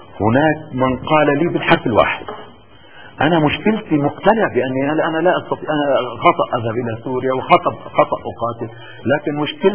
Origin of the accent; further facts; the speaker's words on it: Cairo, Cairo Governorate, Egypt; أنت في عندنا في القاهرة